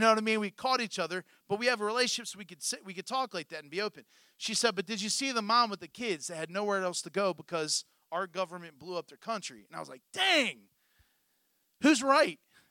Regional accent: Garrettsville, Ohio, United States; Because we had gangs in Garrettsville, believe it or not, but they had no need for them. One red light town.

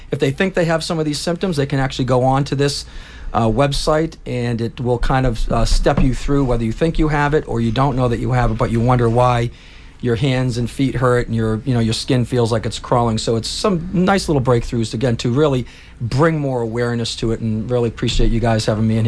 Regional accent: Hanson, Massachusetts, United States; Well, born and raised in Hanson. Went off to Cardinal Spelman, where I went to high school there.

